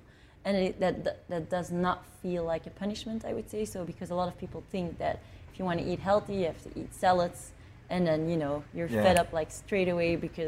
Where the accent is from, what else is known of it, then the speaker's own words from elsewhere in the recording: Belgium; now in United Kingdom; I'm from Belgium.